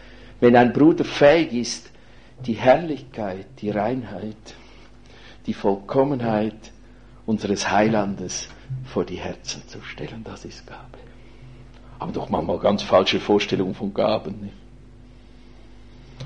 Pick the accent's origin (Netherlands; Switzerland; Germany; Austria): Switzerland; weil das bei uns in der Schweiz in einigen Kantonen Gesetz ist